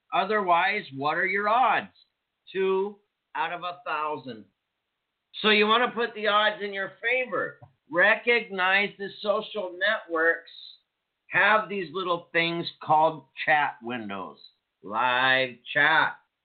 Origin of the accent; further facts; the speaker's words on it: Washington, United States; now in Troy, United States; I'm a mountain man in rural Troy, Montana. I grew up in Stevens County, Washington State. I've been in the mountains my whole life.